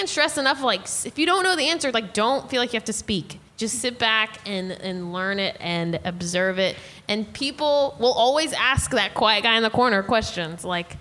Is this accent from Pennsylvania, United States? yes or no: no; Texas, United States; now in Los Angeles, United States; I'm from Texas, too, and it's like... There's a lack of people there, you know, it's nothing like Texas out here.